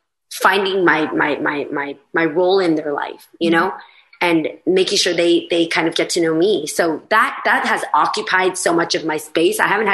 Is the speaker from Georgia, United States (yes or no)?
no; California, United States; I was teaching my aunts how to dance hyphy because we're from the Bay